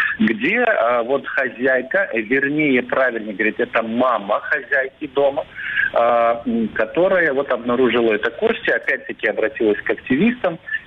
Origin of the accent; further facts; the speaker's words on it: Crimea, Ukraine; мы, как коренные жители Крыма